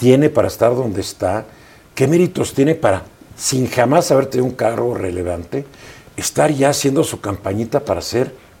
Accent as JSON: {"language": "Spanish", "country": "Mexico", "said": "Somos los mexicanos."}